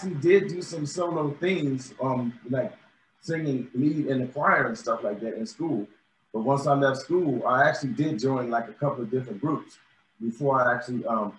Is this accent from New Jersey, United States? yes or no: no; Philadelphia, Pennsylvania, United States; I'm the bass of the group, and I'm from North Philly.